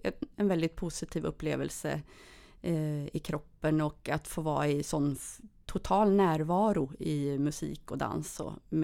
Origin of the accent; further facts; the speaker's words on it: Dals-Ed, Västra Götaland County, Sweden; Nej, jag är från Dals-Ed i Dalsland.